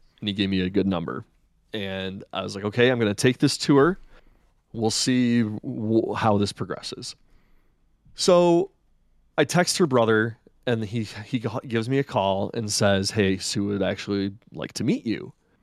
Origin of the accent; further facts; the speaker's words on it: Flint, Michigan, United States; We're from Flint, Michigan.